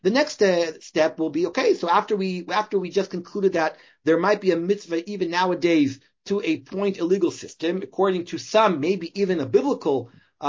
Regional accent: Toronto, Ontario, Canada; I told him I grew up in Toronto. We spoke about Toronto.

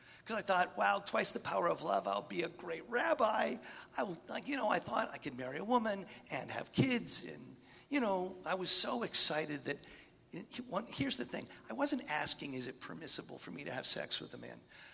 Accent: Columbus, Ohio, United States; I grew up in Columbus, Ohio in the 1970s.

